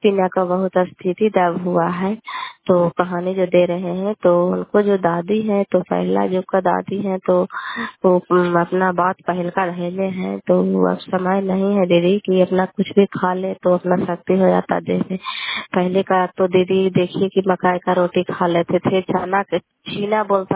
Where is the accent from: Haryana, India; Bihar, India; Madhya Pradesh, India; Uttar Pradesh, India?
Bihar, India; घर कल्याणपुर वाली वेलछी पंचायत प्रखंड चांडी जिला नालंदा का निवासी हूँ।